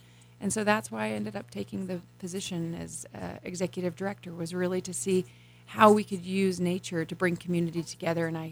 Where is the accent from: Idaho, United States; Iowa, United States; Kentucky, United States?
Idaho, United States; Elk City; I grew up in Idaho. I grew up in Moscow, Idaho, in a little town called Elk City, Idaho, which not many people know about.